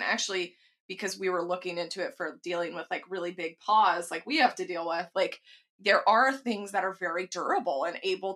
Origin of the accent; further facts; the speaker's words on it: Texas, United States; growing up in Texas, people just didn't do that.